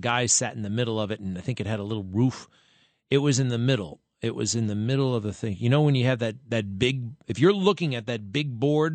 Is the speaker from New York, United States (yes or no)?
yes; Baldwin, New York, United States; you're coming from Baldwin, my hometown